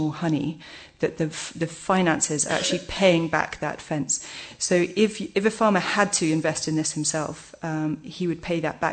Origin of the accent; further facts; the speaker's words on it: Lesotho; I was brought up in Lesotho, as I said, and both my parents were teachers.